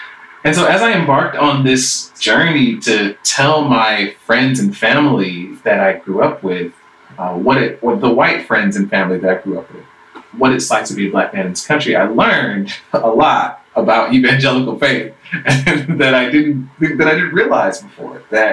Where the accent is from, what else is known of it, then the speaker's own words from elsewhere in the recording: Stone Mountain, Georgia, United States; because I grew up in Stone Mountain, Georgia, where the Ku Klux Klan had been resurrected